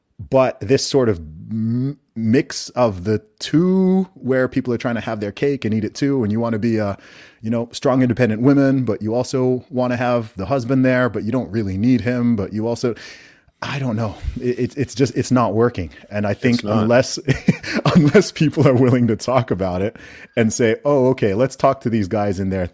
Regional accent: Saudi Arabia; I'm also from a Nigerian background. I'm not like totally westernized. I grew up in Saudi Arabia in the Middle East.

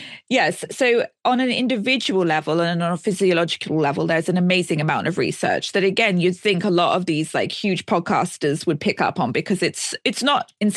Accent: Australia; I'm Australian.

